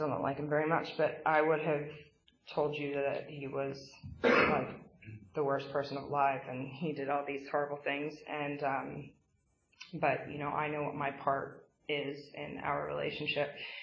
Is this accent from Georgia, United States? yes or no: no; Westchester, New York, United States; I'm from Westchester. I'm smart. My hair's done. And I'm not like you. And then I moved up to a little land called Levittown.